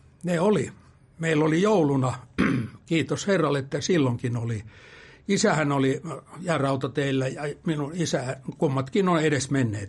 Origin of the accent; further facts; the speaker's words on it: Valkeala, Kymenlaakso, Finland; born there; Mä olen syntynyt aikanaan 17.6.48 Valkealassa, joka nykyään kuuluu Kouvolan alueeseen.